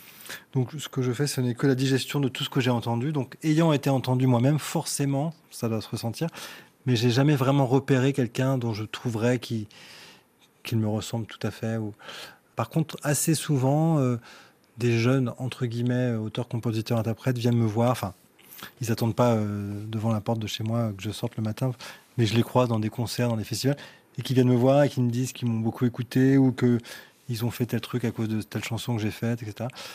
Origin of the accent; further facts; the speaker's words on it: Nogent-sur-Marne, Île-de-France, France; also born or lived in Fontenay-sous-Bois; J'ai vécu toute mon enfance à Nogent-sur-Marne, dans le Val-de-Marne. Donc l'exotisme de Mathieu, c'était lui était Parisien natif et moi, j'étais Parisien d'adoption.